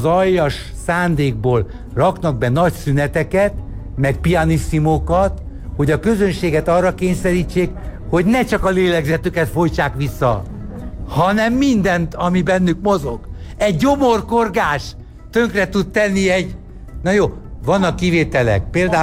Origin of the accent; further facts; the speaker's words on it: Hungary; mondom a klub tulajdonosának, hogy Magyarországról jöttem